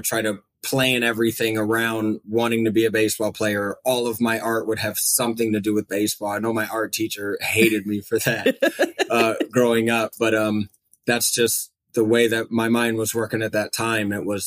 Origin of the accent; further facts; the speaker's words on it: Fort Wayne, Indiana, United States; also born or lived in New Jersey; Not born. I was born in New Jersey. My parents moved around for a little bit and then we settled on Fort Wayne.